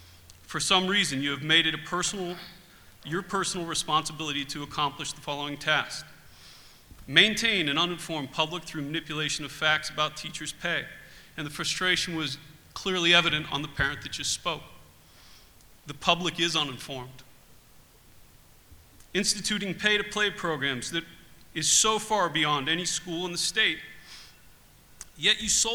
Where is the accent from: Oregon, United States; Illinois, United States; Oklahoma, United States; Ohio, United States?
Ohio, United States; Youngstown; It reminds me of the stories my dad told me growing up in Youngstown about the mob and how they came up with things.